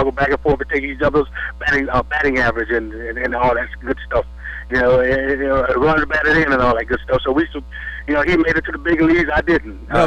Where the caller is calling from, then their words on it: Arlington, United States; I'm calling from Arlington.